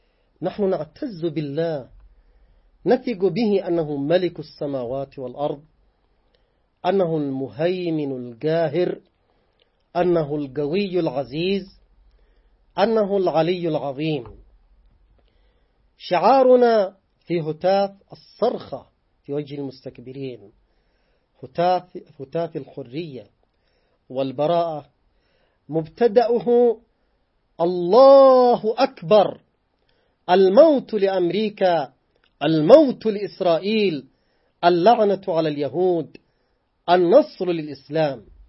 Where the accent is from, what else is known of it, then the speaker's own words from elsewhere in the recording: Yemen; نحن كشعب يمني ينتمي للإيمان